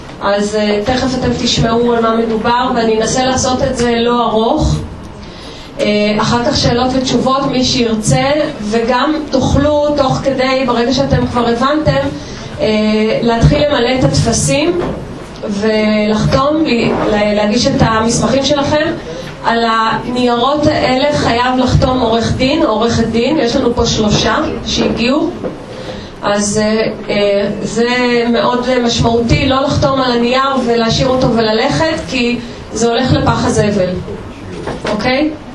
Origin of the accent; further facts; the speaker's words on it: Haifa, Haifa District, Israel; אנחנו חיפאים לא כל כך מתורגלים לעניין הזה.